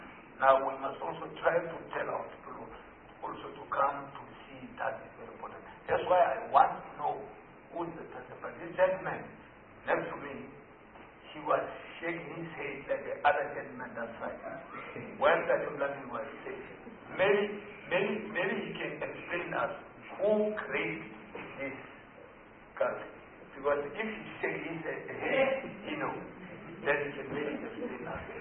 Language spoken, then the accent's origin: English; Limpopo, South Africa; I came from Limpopo province.